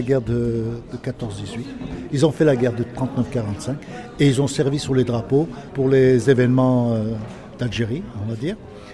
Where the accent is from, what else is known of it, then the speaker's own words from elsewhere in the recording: France; born there; J'habite à Toulon en France, je suis né en France, mon père aussi. Mon grand-père est né en 1888, il est né en Pologne. Et en 1912, ils sont arrivés en France